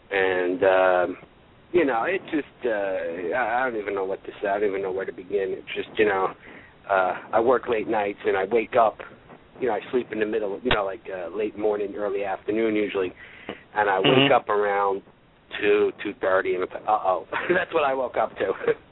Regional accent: New York, United States; Yeah, we're both from the New York area

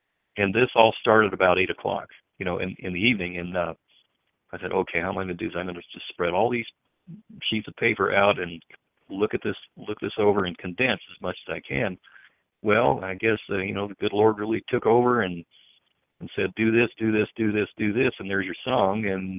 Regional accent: Denver, Colorado, United States; Well, I am a Denver native, you know, born and raised in the Denver area.

